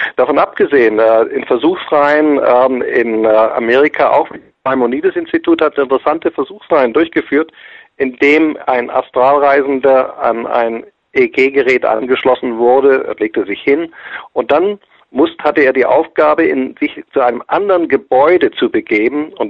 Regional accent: Australia; ich bin ja in Australien aufgewachsen

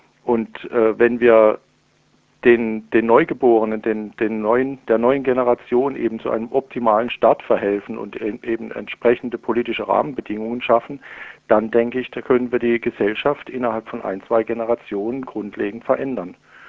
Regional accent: Freiburg, Baden-Württemberg, Germany; Das ist ein Treffpunkt in einem Stadtquartier meiner Heimatstadt Freiburg hier.

